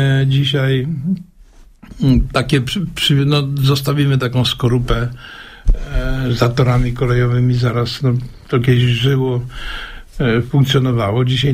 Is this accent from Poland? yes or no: yes; Zielona Góra, Lubusz Voivodeship, Poland; born there; Mówi pan o terenach mojej młodości, ja tam się urodziłem na Towarowej.